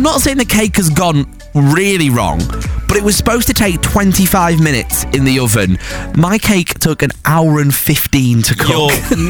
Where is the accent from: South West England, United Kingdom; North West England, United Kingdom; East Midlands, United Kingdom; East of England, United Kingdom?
North West England, United Kingdom; Preston; Anyway, I'm from Preston, and the most Preston thing happened ever.